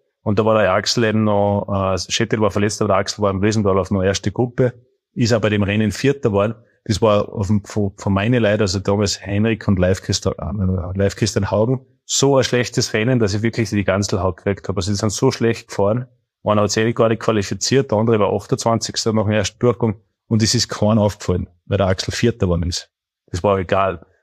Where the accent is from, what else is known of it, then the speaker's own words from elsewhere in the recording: Austria; ich bin ja Österreicher